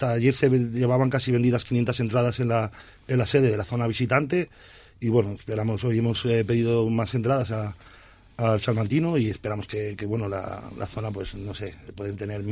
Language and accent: Spanish; Salamanca, Castile and León, Spain; somos gente de Salamanca